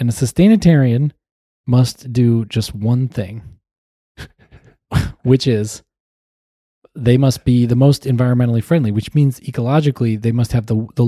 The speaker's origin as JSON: {"language": "English", "region": "Wisconsin", "country": "United States", "tie": "born or raised there", "said": "I grew up in Wisconsin where football was equally as important as food."}